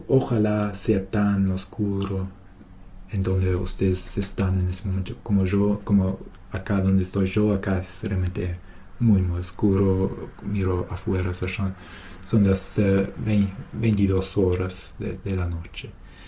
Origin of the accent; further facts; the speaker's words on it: Germany; Spanish is a second language; como alemán yo siempre me voy. Siempre voy siguiendo las leyes, las normas